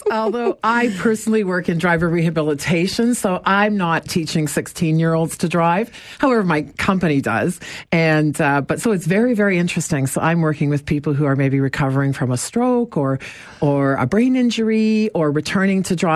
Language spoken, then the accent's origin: English; Kitchener, Ontario, Canada; I was born in Kitchener, and I grew up here in the city. Spent my high school years just outside of the city in the town of Petersburg, and went to Waterloo Oxford High School. So this is home for me.